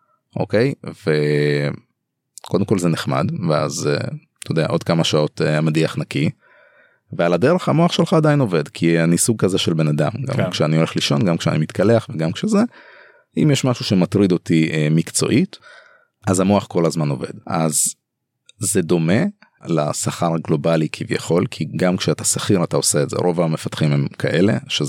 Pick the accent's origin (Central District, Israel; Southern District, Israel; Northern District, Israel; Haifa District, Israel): Southern District, Israel; Ashdod; אני אשדודי אגב, אז קומיות לעבודה בימים סבירים ברכבת שעה ומשהו